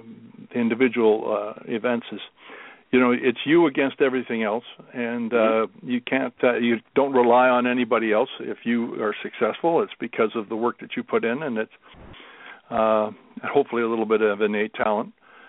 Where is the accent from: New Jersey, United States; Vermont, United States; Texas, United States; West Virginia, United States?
Vermont, United States; moved away as an adult; now in Winnipeg, Canada; Well, I live in Winnipeg, Manitoba, Canada, and I'm an expat because I'm originally from Vermont.